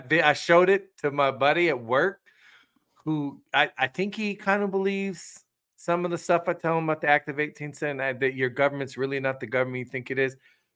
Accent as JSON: {"language": "English", "region": "West Virginia", "country": "United States", "tie": "born or raised there", "said": "Bro, I went to West Virginia last weekend. I love my home state, man."}